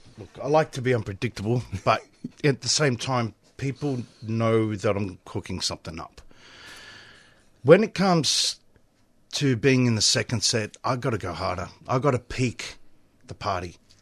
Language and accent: English; Sydney, New South Wales, Australia; Everyone thinks I'm a Melbourne DJ. I'm actually from Sydney, but I am a Melbourne DJ. In my heart.